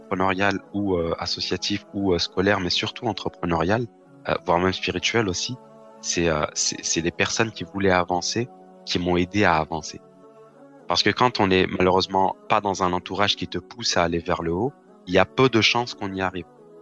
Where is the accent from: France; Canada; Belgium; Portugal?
France; Lyon, Auvergne-Rhône-Alpes; je suis de Lyon, j'ai grandi à Lyon, hein. J'ai grandi dans le quartier Mermoz